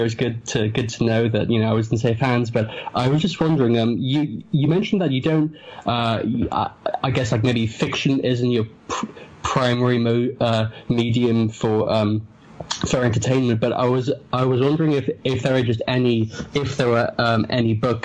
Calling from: London, United Kingdom; I'm calling from London.

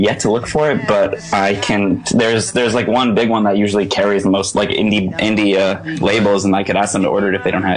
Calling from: Israel; I'm in Israel.

